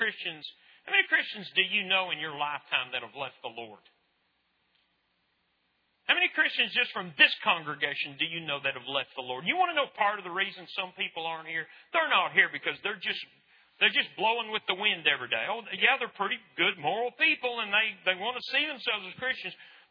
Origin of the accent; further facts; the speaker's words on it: Lubbock, Texas, United States; growing up in Lubbock, Texas in the 60s and 70s, I've become a soccer fan